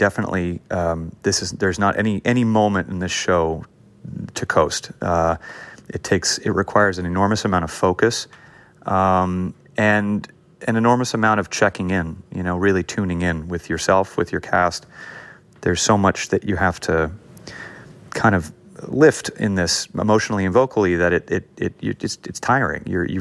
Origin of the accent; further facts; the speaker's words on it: Los Angeles, California, United States; I grew up in an area of LA called Hancock Park.